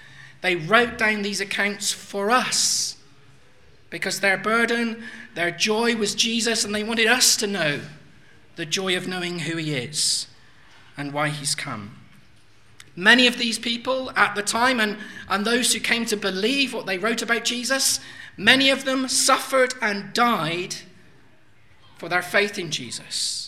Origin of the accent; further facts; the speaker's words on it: South West England, United Kingdom; accent: West Country; my accent is from a part of the country called the West Country. It's right in the southwest of England.